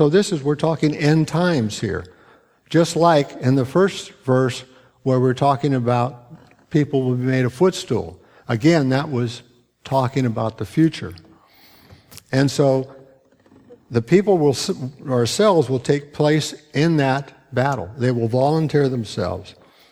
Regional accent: England, United Kingdom; The crusaders tried it. I'm English, so those are my people.

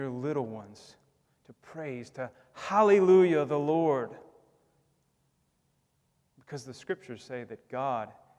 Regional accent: United States; I get it. I am an American.

